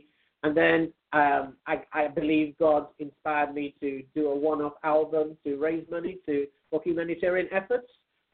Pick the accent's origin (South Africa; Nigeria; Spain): Nigeria; I grew up in Nigeria. And growing up, I love, you know, rap music, I love hip hop, and I became a Christian when I was 11.